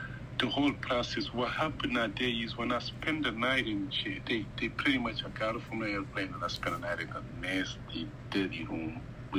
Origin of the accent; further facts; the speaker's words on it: Mauritania; I've been telling them I'm from Mauritania, that they don't want to believe me.